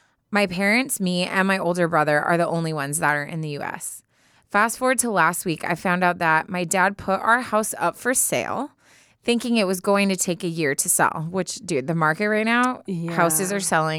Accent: Chicago, Illinois, United States; born or raised there; now in Boston, United States

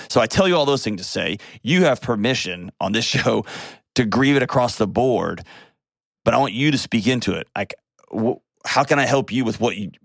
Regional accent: Texas, United States; I'm also a Texan who has guns.

